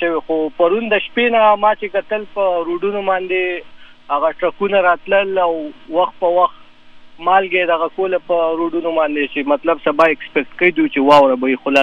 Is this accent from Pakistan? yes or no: yes; Pakistan; now in United States; موږ تعلق د پاکستان نه دی